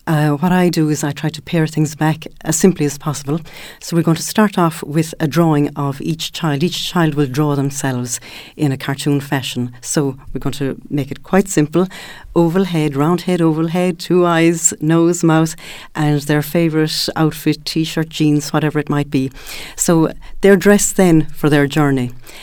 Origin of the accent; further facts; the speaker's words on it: Youghal, Munster, Ireland; I'm originally from Youghal, and I just love the beautiful buildings and everything here